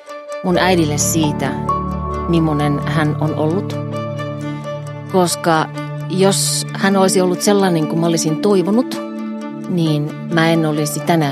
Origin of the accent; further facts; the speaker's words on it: Kajaani, Kainuu, Finland; Mä oon Kajaanista